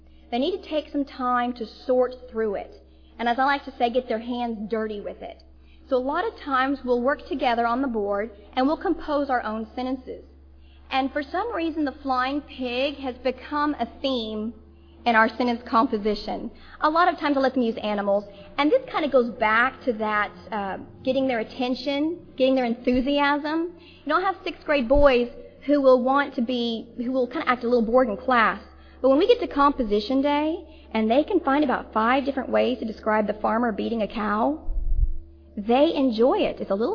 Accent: Texas, United States; I'm from Texas, so it's like the Aggies and the Longhorns.

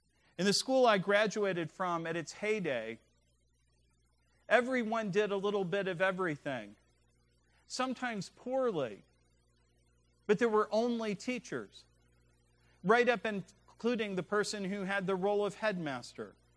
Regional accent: West Virginia, United States; And I'm from West Virginia, where the only opera had Grand Old in front of it.

